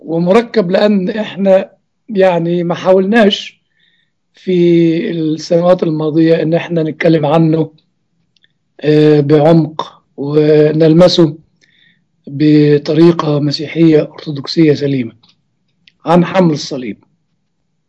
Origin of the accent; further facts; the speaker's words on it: Egypt; هذا الدور العالمي كان موجود عندنا في مصر